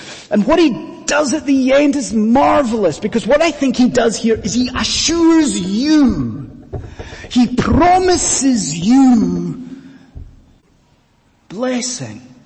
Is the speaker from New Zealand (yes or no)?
no; Scotland, United Kingdom; Now, when I was growing up in Scotland, every year, without fail, one particular comedy sketch show was aired on the TV.